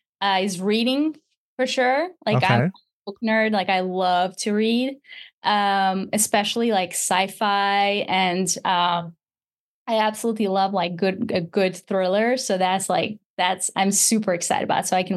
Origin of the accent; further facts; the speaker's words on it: Russia; when I was a kid growing up in Russia, I used to play with a goat.